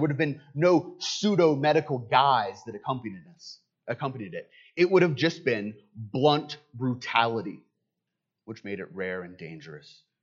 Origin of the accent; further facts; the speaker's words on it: the South, United States; You have to remember, I'm a Southerner.